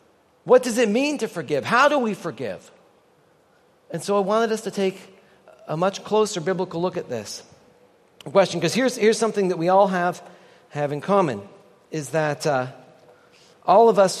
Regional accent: Canada; as a Canadian

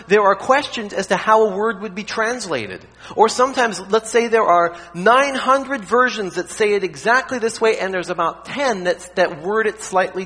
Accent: Canada; I grew up in Canada, and so we would learn French.

